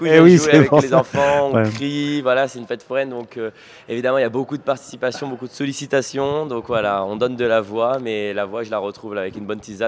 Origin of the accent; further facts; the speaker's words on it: Aix-en-Provence, Provence-Alpes-Côte d'Azur, France; born there; j'ai commencé la magie à 7-8 ans grâce à un petit chalet à la période de Noël qui est à Aix-en-Provence, ma ville